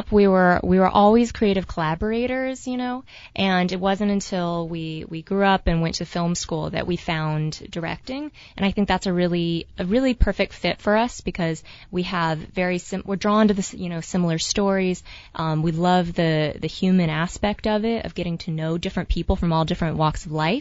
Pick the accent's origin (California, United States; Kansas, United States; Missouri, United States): California, United States; San Diego; Yeah, well, we are, yeah, so we're from San Diego. Our family has roots in Oklahoma and Texas, so we have a little bit of the country roots there.